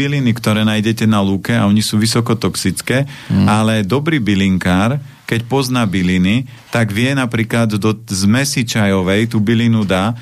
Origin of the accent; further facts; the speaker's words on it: Žilina Region, Slovakia; ja pochádzam z Oravy